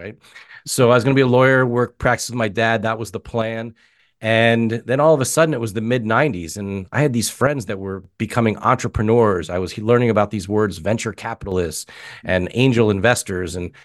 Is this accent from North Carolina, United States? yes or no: no; Wilmington, Delaware, United States; You know, I grew up in Wilmington, Delaware.